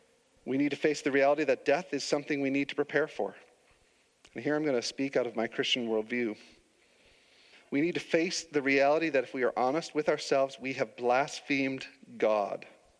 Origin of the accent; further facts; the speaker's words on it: United States; now in Canada; I'm American